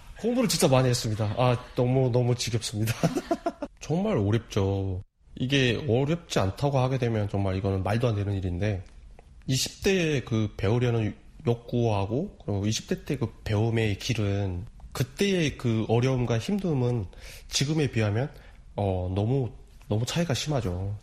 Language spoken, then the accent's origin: Korean; North Korea; now in South Korea; 쉽게 말하면 북한에서 온 사람.